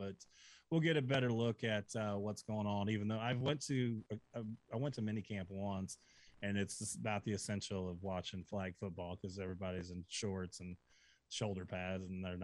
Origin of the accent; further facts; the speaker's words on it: St. Louis, Missouri, United States; And you and I, of course, growing up in St. Louis, we're huge Cardinal fans